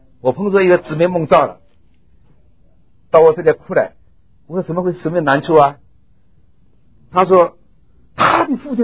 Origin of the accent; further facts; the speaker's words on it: China; 我们中国人看见